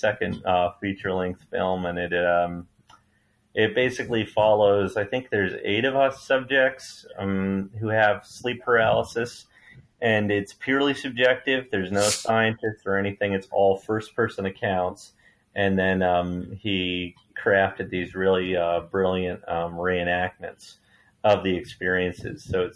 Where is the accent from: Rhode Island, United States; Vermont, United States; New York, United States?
Vermont, United States; born and raised in Vermont, it was my solemn duty.